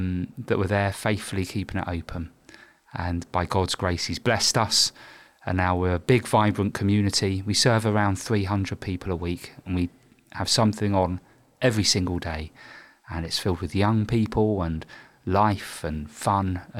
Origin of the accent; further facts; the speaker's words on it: London, United Kingdom; Okay, so I grew up in North London, but all my family are from Wales.